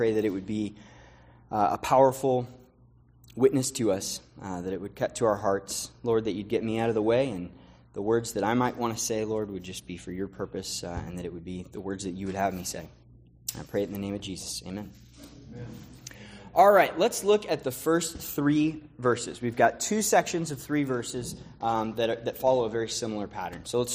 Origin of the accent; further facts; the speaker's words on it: California, United States; Maybe it's because I'm from California, but I think of the Wild West.